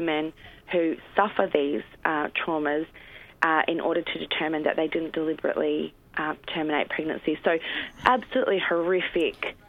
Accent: Queensland, Australia; Certainly in Queensland, my home state, it's still part of the criminal code to seek a termination

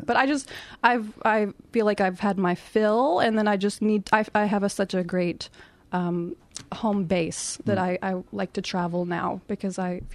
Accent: West Virginia, United States; Okay, I'm from West Virginia in the U.S.

